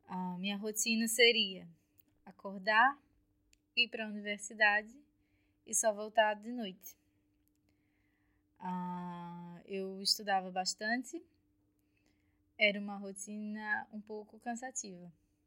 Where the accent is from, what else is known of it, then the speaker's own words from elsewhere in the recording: Natal, Rio Grande do Norte, Brazil; now in France; venho da cidade de Natal, no Brasil.